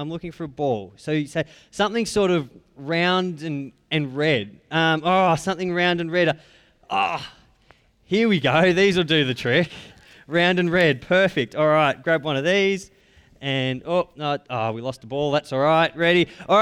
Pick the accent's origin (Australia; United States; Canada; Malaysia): Australia; Being an Australian, sort of from, usually from August, September-ish, through till about March, April-ish, every night is play cricket.